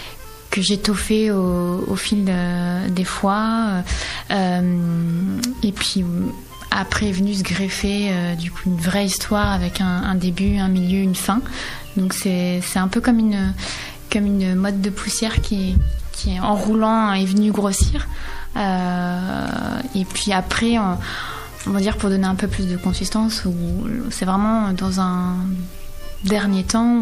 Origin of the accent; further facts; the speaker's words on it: Bellac, Nouvelle-Aquitaine, France; Je suis originaire de Bellac, où j'ai fait une bonne partie de mes études jusqu'au baccalauréat.